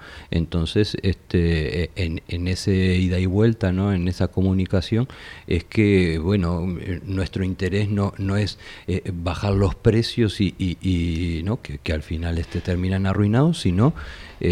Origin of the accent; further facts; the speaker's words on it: Uruguay; Al menos nosotros que venimos de afuera eso lo percibimos bastante claro, ¿verdad? Nosotros somos de Uruguay.